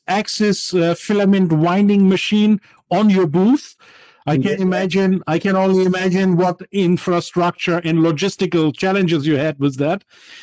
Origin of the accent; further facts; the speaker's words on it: Kulmbach, Bavaria, Germany; born there; English is a second language; I don't know if you know that I was born in Kulmbach, Germany, and Kulmbach is the mecca of beers